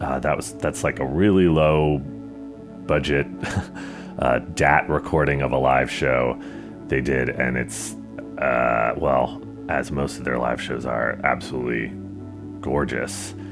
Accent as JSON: {"language": "English", "region": "Virginia", "country": "United States", "tie": "born or raised there", "said": "now I want to get to some new stuff from an artist out of Charlottesville, Virginia, very close to my hometown."}